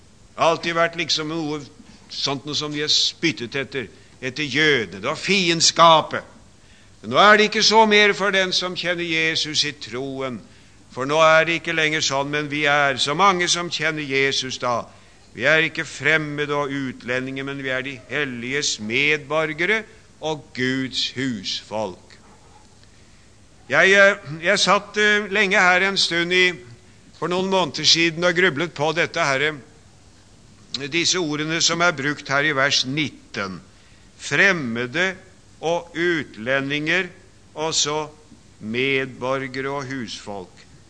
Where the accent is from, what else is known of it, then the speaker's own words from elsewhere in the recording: Sarpsborg, Østfold, Norway; Og det husker jeg godt hjemme fra min hjemby i Sarpsborg med det store Borregård-konsernet.